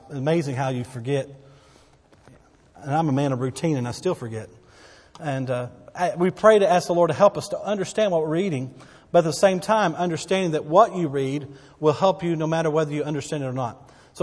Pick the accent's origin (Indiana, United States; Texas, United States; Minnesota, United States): Texas, United States; accent: Texas; some of y'all make fun of my Texas vernacular and so forth. Well, I grew up in Texas, 60 miles north of here.